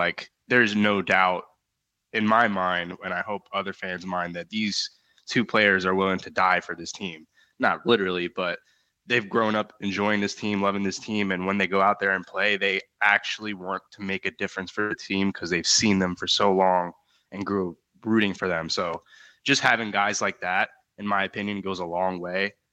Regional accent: Maryland, United States; I'm from the Harvard County area.

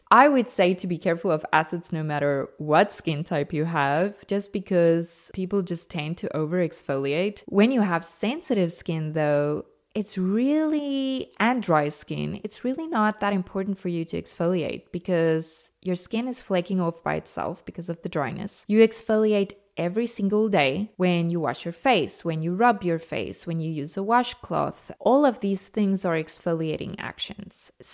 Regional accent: South Africa; every other South African since the day I was born, because your first interaction with rooibos tea as a South African is when you're a baby and it's in your bottle.

